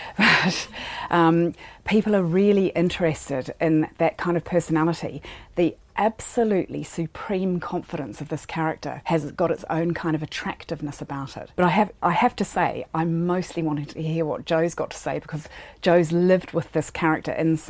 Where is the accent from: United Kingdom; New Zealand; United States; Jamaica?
New Zealand; I come from New Zealand, and we've just had a mass killing in New Zealand